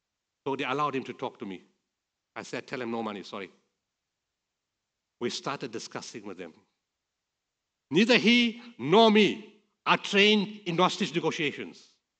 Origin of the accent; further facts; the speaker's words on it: India; Because I'm an Indian, $50 an hour.